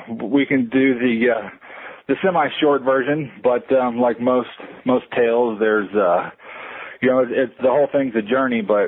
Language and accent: English; Casper, Wyoming, United States; born there; I was born in Casper, Wyoming.